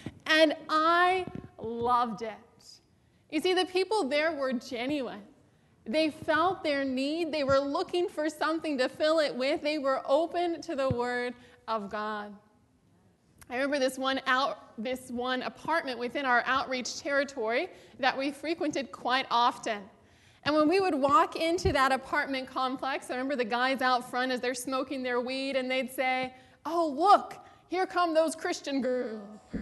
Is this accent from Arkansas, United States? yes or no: no; Sacramento, California, United States; I was born and raised in the Sacramento area